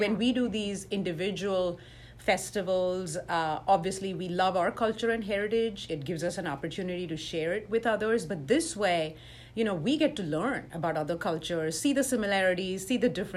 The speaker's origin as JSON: {"language": "English", "country": "India", "lives_now": "United States", "said": "I'm from India originally."}